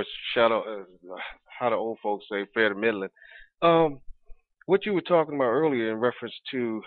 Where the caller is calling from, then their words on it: Maryland, United States; Hey, good evening, gentlemen. … from Maryland.